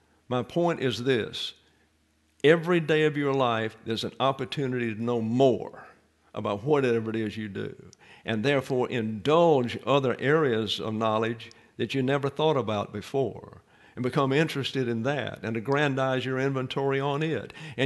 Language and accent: English; the South, United States; And so you say, Yasa. Yasa. I'm from the South.